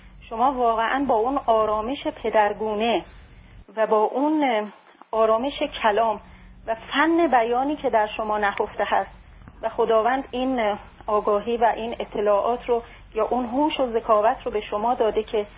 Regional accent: Shiraz, Fars, Iran; حقیقتاً من به عنوان یک شیرازی افتخار می‌کنم.

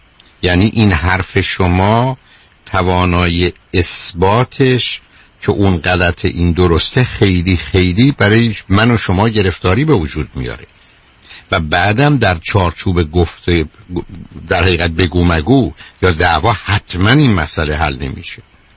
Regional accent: Iran; ما چون ایرانی هستیم

